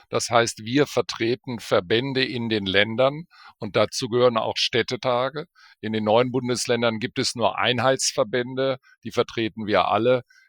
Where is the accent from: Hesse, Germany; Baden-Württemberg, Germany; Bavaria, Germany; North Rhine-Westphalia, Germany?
North Rhine-Westphalia, Germany; Bonn; Und insofern bin ich regelmäßig in Berlin, aber meine Heimat ist eigentlich Bonn.